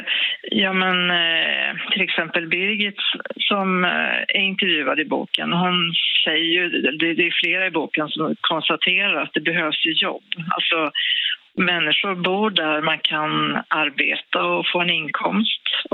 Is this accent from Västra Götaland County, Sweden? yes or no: no; Osebol, Värmland, Sweden; Nej, men det är platsen där jag växte upp, så Osebol är ju för alltid en del av mig